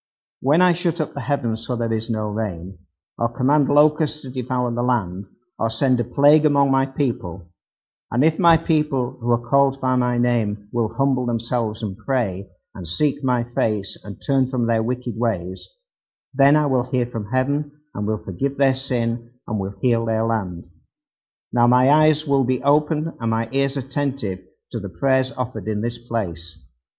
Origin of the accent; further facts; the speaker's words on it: United Kingdom; We're British. We don't live in Israel. We don't live near the temple.